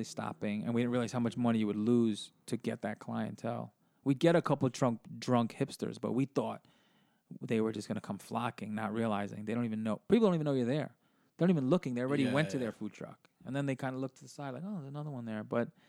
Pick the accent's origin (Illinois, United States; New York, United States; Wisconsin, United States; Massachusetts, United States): New York, United States; Brooklyn; Because we're from Brooklyn, born and raised, so we want to. You know, that's who we are, and then throw the little Latin twist on it.